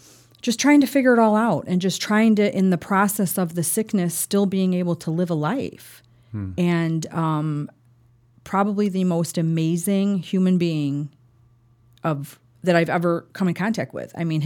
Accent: Palos, Illinois, United States; now in Mokena, United States; I'm originally from Palos, and now I live in Mokena.

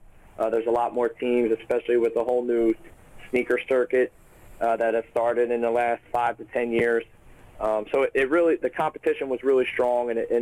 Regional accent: Philadelphia, Pennsylvania, United States; Yeah, Mike, just growing up in Philadelphia, it's such a, basketball city

